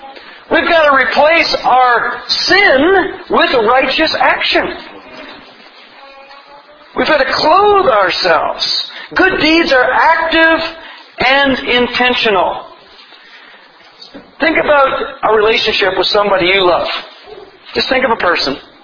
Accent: Canada; also born or lived in Russia; Interestingly, I'm a Canadian.

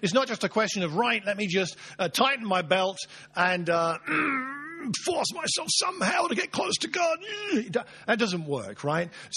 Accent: Luton, East of England, United Kingdom; born there; I was born in Luton, and near there, there's a great place called Dunstable Downs

